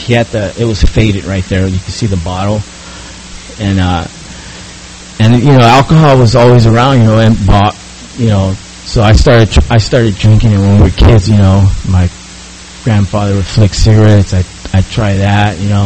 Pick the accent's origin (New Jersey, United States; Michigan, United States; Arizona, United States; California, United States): California, United States; San Diego; I'm from San Diego, born and raised here since 1973. I grew up in South Bay, right on the border of San Ysidro and Imperial Beach.